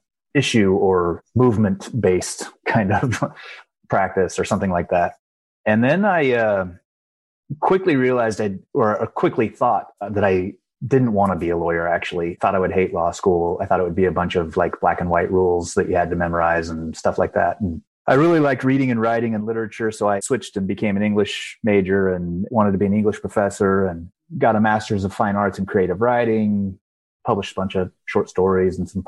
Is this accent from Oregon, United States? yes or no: yes; Oregon, United States; moved away as an adult; now in Texas, United States; I grew up in Oregon, came to Texas for law school at the University of Texas in Austin, and have been in Texas ever since.